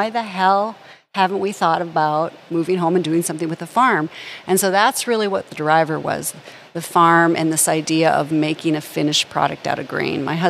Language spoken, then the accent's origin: English; Hallock, Minnesota, United States; I was a city girl. I grew up in Hallock.